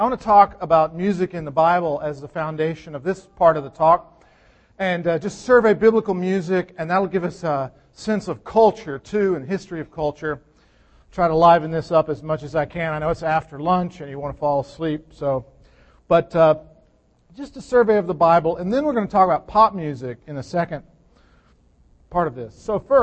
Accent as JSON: {"language": "English", "region": "Mississippi", "country": "United States", "tie": "born there", "said": "I was born in Mississippi"}